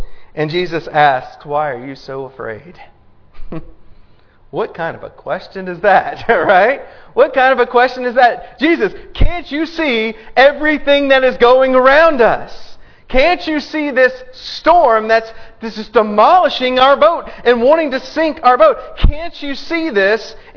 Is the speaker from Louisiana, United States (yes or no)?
yes; Louisiana, United States; moved away; I came from Louisiana. Louisiana is below sea level, if you don't know.